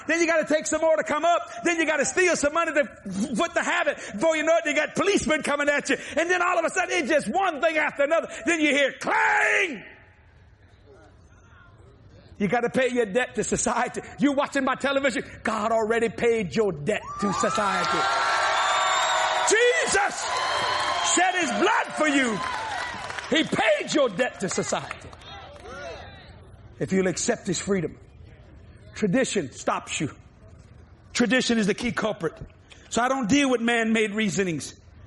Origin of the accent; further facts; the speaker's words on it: New Orleans, Louisiana, United States; I'm a Cajun from New Orleans